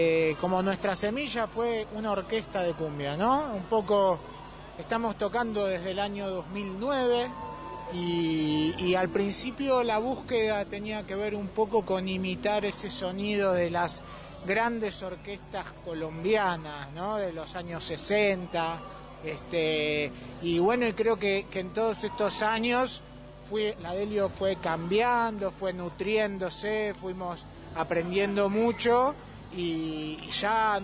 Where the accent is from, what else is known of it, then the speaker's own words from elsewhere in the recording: Buenos Aires, Argentina; somos la gran mayoría de nosotros somos de Buenos Aires